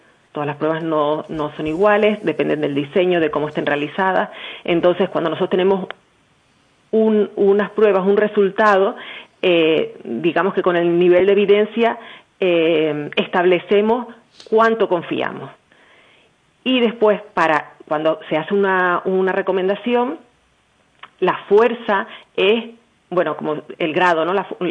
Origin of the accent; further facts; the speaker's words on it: Spain; el español, bueno, porque somos españoles, ¿no?